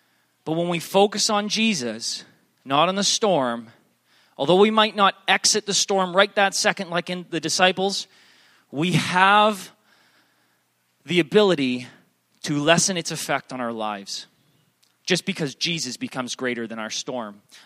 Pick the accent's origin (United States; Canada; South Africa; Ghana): Canada; we said, hey, we're traveling, we're from Canada.